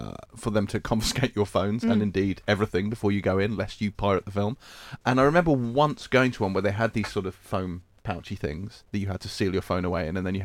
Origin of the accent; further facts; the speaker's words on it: United Kingdom; being British